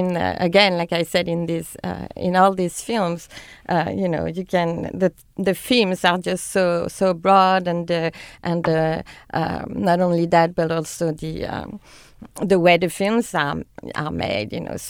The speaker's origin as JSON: {"language": "English", "country": "France", "tie": "born or raised there", "second_language": "English", "moved": "yes", "lives_now": "Sacramento, United States", "said": "Yes, I did."}